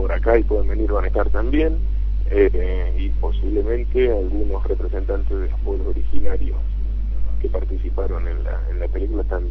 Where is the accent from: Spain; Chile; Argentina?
Argentina; La Plata, Buenos Aires Province; casi toda la gente que trabajó en la película somos de acá, de La Plata